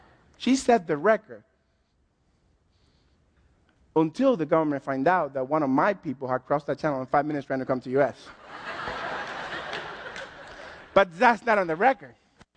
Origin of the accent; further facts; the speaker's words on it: Cuba; I'm from Cuba. We have great cigars.